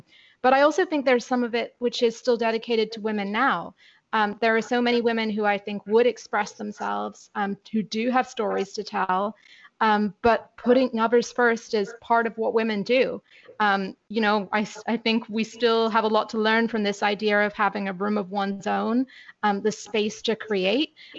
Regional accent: United Kingdom; now in United States; And when I'm British, so growing up, I always had to specify that. And since moving to the US

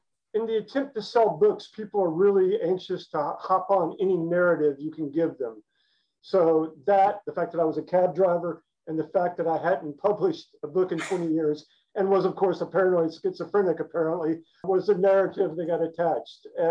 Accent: Mississippi, United States; I was raised in South Mississippi to hate Ole Miss frat boys.

